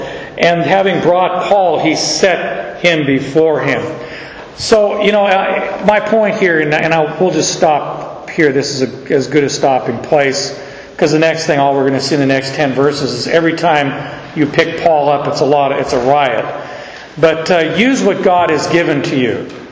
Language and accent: English; United States; born there; parents were Canadian, and they were Canadians when I was born in the United States. So I'm a Canadian born in a foreign country, and I'm a U.S. citizen because I was born here.